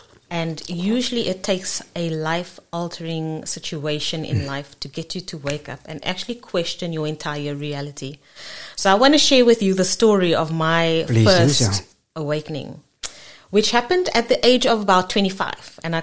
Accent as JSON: {"language": "English", "country": "South Africa", "tie": "born there", "said": "where I come from South Africa, and I was born into the apartheid regime, and I was about 10 years old when we as a country had our first democratic elections"}